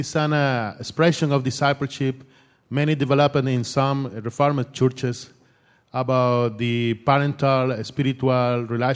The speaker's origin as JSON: {"language": "English", "country": "Nicaragua", "second_language": "English", "said": "Excuse me, my English is not so good. I'm from Nicaragua."}